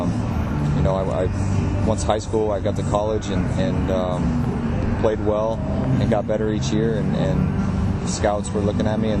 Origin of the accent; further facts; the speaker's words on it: California, United States; I grew up in Northern California. Just played baseball there, played high school ball, and then went to Arizona State and played college ball there.